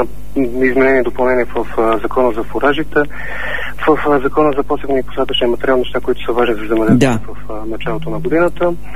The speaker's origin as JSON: {"language": "Bulgarian", "town": "Sofia", "region": "Sofia City", "country": "Bulgaria", "said": "защото като софиянци, за всички софиянци"}